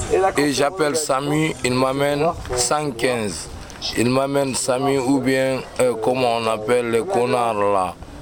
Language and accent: French; Conakry, Guinea; Je suis de Guinée, Conakry-Poué. Je suis de la Guinée.